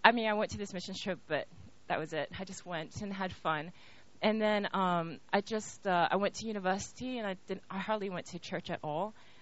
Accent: California, United States; born there; so I was born in California

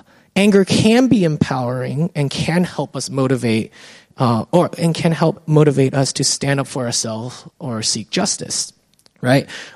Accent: San Francisco, California, United States; I grew up in San Francisco, and I remember as a child, maybe I was 8 or 9.

